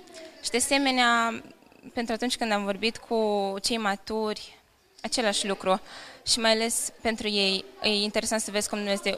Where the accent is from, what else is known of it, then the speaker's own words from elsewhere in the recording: Suceava, Suceava County, Romania; sunt din Suceava.